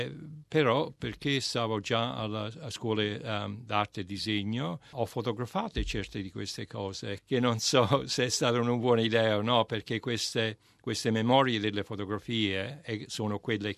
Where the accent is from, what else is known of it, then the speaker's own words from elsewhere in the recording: Ercolano, Campania, Italy; io vengo da Ercolano, 8 chilometri da Napoli